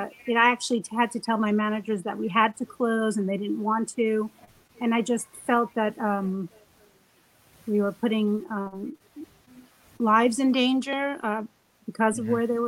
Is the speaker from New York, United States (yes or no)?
yes; New York, United States; I thought, you know, being a New Yorker, that if you like to cook, people order in all the time.